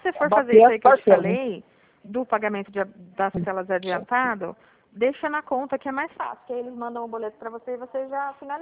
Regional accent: Dracena, São Paulo, Brazil; also born or lived in Bauru; Eu sou de Dracena. O meu DDD é 14, tá? Porque eu morava em Bauru até o ano passado.

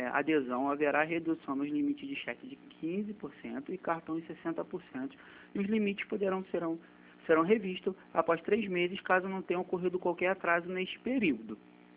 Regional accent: Nova Iguaçu, Rio de Janeiro, Brazil; sou de Nova Iguaçu

